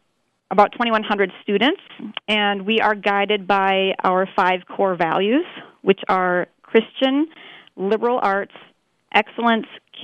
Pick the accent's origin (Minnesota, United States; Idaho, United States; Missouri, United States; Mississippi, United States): Minnesota, United States; Albert Lea; now in Sioux Falls, United States; So I grew up near Albert Lea, Minnesota, between two small towns named Walters and Keister. And how I became a South Dakotan is I came to Sioux Falls to attend Augustana College.